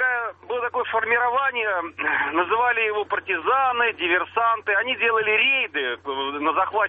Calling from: Moscow, Russia; я звоню вам из Москвы

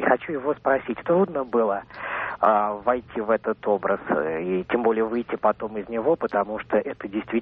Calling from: Saint Petersburg, Russia; Я из Питера

